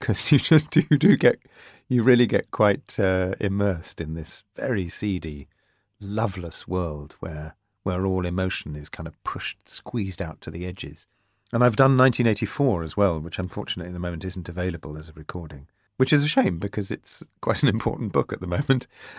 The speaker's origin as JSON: {"language": "English", "region": "London", "country": "United Kingdom", "tie": "born or raised there", "said": "because I grew up in South London"}